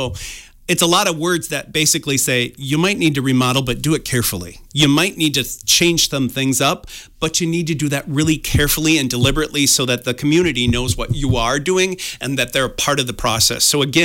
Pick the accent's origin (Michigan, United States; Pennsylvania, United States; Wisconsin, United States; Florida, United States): Wisconsin, United States; Fennimore; Again, I grew up in the Fenimore Boscobel area, and we knew there were some small towns around us, but it seemed like everybody went to Fenimore, right?